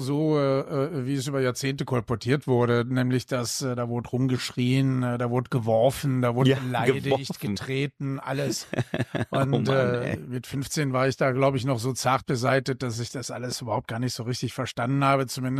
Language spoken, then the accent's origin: German; Krefeld, North Rhine-Westphalia, Germany; Also ich bin in Krefeld aufgewachsen, muss ich dazu sagen.